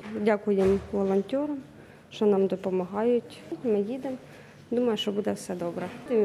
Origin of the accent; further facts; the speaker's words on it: Mykolaiv Oblast, Ukraine; Ми з Миколаївської області.